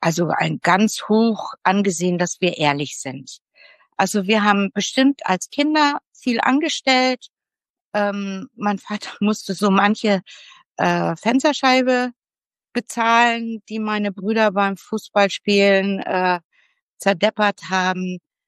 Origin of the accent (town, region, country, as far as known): Solingen, North Rhine-Westphalia, Germany; born or raised there